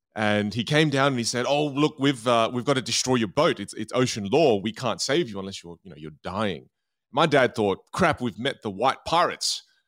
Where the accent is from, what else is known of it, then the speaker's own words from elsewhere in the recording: Australia; born there; And then I was born in Australia.